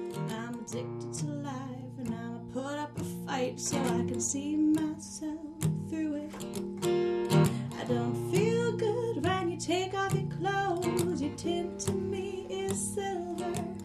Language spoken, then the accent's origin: English; Manitoba, Canada; now in Vancouver, Canada; high school was in Manitoba, and now I've decided to stick in Vancouver for a while, so now I just say I'm from Vancouver.